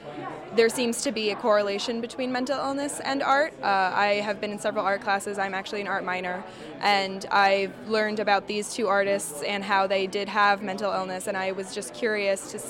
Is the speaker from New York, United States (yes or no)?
no; Charlotte, North Carolina, United States; I am from Charlotte.